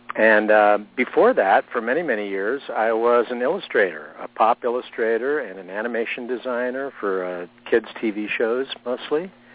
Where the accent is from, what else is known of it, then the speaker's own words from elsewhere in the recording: San Diego, California, United States; I grew up in San Diego, right across the border from Mexico, and I started heading down into Mexico